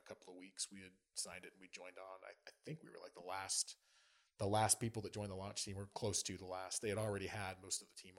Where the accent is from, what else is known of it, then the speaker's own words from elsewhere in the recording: Durham, North Carolina, United States; I'm from Durham, even though I was not a Christian growing up.